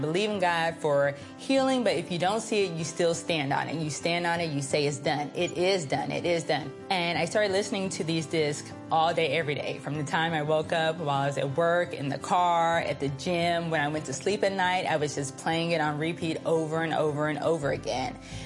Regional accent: Wichita, Kansas, United States; I'm from Wichita, Kansas.

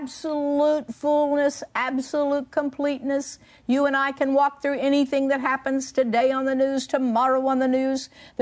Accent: Oklahoma, United States; I grew up in Oklahoma, but I say roots.

